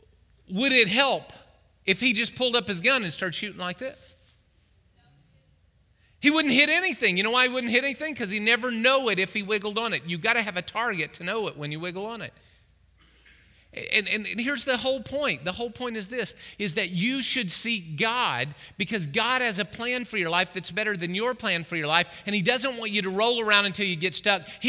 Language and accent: English; Oklahoma, United States; The wind, I grew up in Oklahoma.